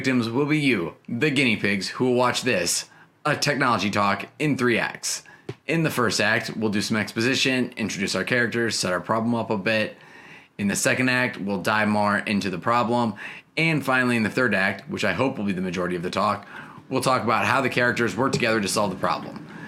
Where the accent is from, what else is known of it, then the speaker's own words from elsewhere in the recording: Chicago, Illinois, United States; I'm from the Humboldt Park neighborhood of Chicago.